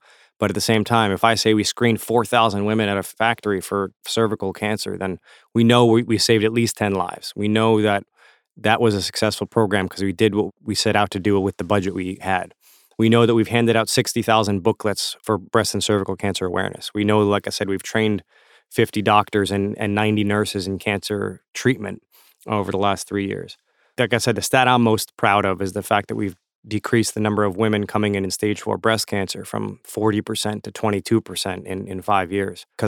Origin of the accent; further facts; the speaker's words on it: Florida, United States; learned Creole in South Florida growing up. And, you know, I think in anything that we do, you know, I'm an American